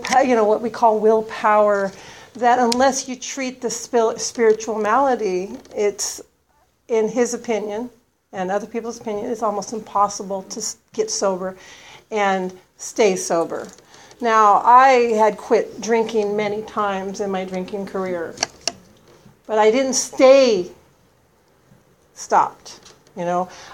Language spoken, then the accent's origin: English; Los Angeles, California, United States; born there; I was born in Los Angeles. I was adopted at birth.